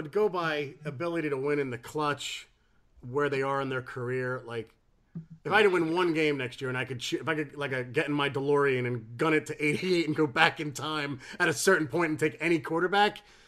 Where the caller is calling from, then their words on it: England, United Kingdom; I'm ringing in from England.